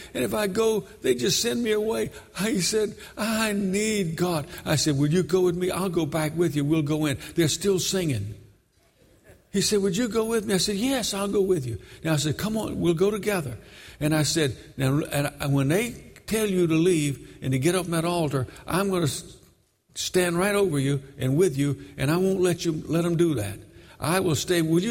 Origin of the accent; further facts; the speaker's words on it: Brooklyn, New York, United States; Well, I'm from Brooklyn. You don't speak to people in alleyways.